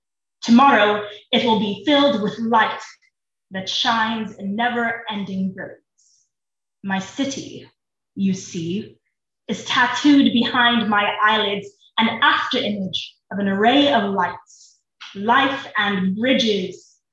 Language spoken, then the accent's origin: English; South Africa; I grew up in South Africa, so we use British English